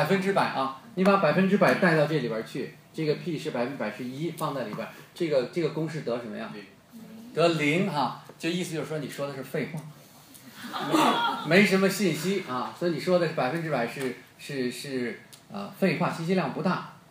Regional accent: Beijing, China; 我是北京人，我们小时候没有什么电子游戏啊，

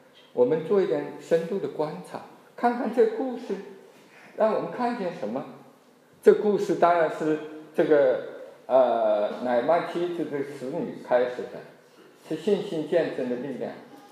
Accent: China; 我们中国人，我们或者是中国现在基督徒也很多了啊

